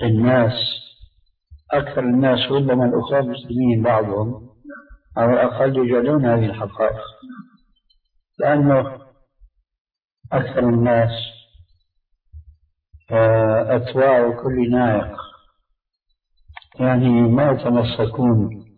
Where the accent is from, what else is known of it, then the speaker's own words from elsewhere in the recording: Syria; اللي عندنا في سوريا كتب هذه العبارة في بعض المعلومات